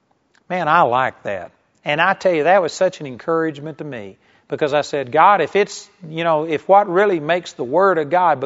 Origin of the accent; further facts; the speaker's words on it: Texas, United States; I was acutely aware that I was a hick from Texas.